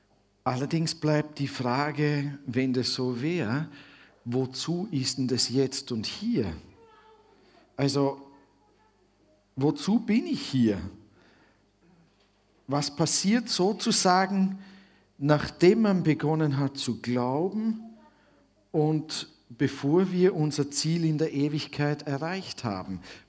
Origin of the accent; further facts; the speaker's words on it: Switzerland; now in Austria; Ich bin in der Schweiz aufgewachsen, man hört das nicht mehr so. Aber ich kann noch Schweizerdeutsch, das hilft nur niemandem. Ja, also. Lebe inzwischen länger in Österreich